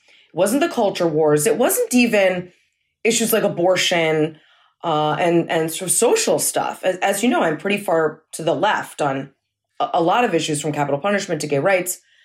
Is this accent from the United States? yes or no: yes; Massachusetts, United States; now in New York City, United States; I grew up with liberals. You know, I grew up in Massachusetts. I went to liberal schools. I moved to New York City.